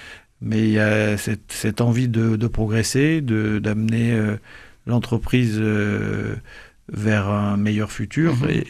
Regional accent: Toulouse, Occitanie, France; Je suis toulousain d'origine, c'est un peu un retour au pays

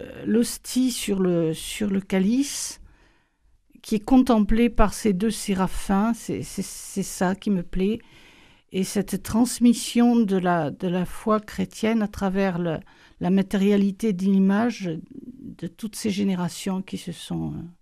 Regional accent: Toulouse, Occitanie, France; born there; je suis née, malgré tout, je suis née à Toulouse, je suis toulousaine.

